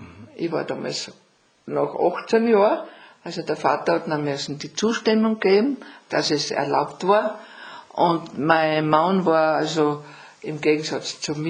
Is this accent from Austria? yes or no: yes; Breitenau, Austria; Ich bin geboren in der Breitenau, bin in sehr engen Verhältnissen aufgewachsen. Wir haben so eine Küche, Zimmer gehabt und da waren wir doch 5, 6 Kinder und es war etwas eng.